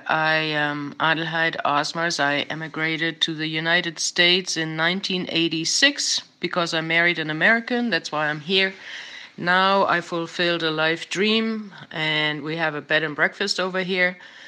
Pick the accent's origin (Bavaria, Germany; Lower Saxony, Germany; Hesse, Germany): Lower Saxony, Germany; accent: Low German; Und nun will ich euch wieder was auf Platt vertellen, weil ich komme eigentlich aus der Grafschaft, aus Wiedmärschken.